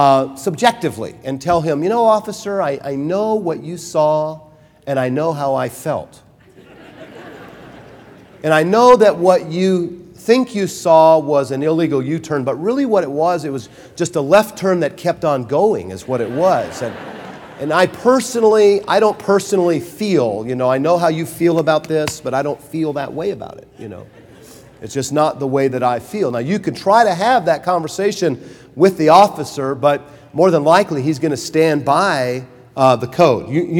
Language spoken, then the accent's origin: English; Germany; English is a second language; now in United States; I'm from Germany, and we go a lot faster on the Autobahn.